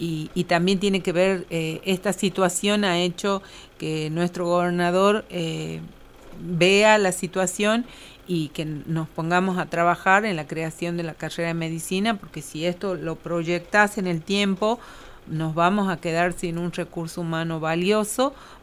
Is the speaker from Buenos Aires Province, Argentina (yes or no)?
no; Belén, Catamarca, Argentina; haber vuelto a Catamarca y haber vuelto al interior durante mucho tiempo, básicamente a Belén, de donde soy oriunda